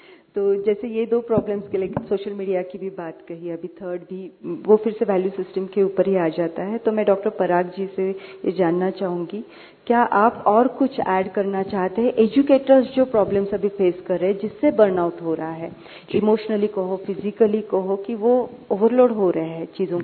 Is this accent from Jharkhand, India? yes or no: no; Maharashtra, India; अभी हम महाराष्ट्र से आते हैं